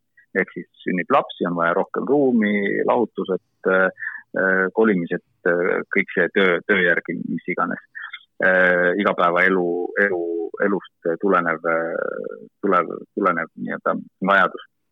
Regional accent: Finland; Estonian is a second language; kuna ma ise olen Soomest pärit, siis ma ikka jälgin Soomet kõige rohkem

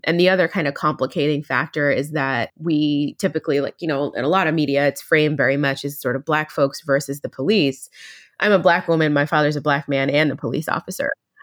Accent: New Jersey, United States; So I grew up in Central Jersey, went to college up in Massachusetts.

